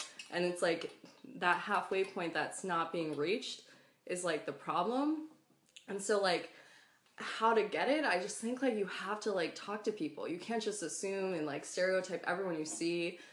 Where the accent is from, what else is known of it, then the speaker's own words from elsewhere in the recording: New England, United States; I'm from the Northeast, like, New England area, so, like, I was always exposed to, like, a lot of different cultures and stuff like that.